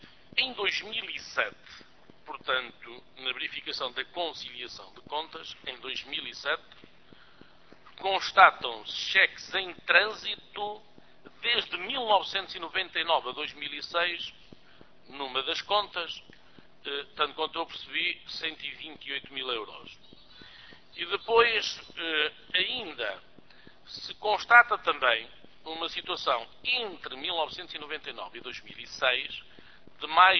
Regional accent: Coimbra, Centro, Portugal; eu que sou de Coimbra, ainda por cima, natural, e que também é a minha universidade

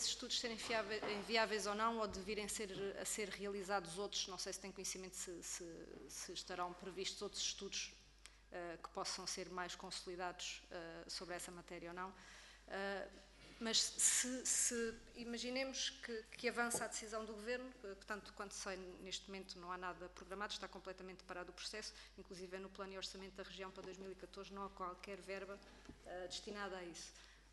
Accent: Azores, Portugal; sou açoriana, eleita pelos Açores, sou da vizinha Ilha do Faial

